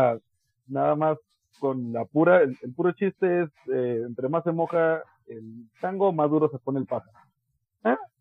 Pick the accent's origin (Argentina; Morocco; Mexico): Mexico; como todo mexicano. Y como cualquier familia latina, yo crecí dentro de una familia muy católica. De hecho, yo iba al bautismo, tengo bautismo, comunión y confirmación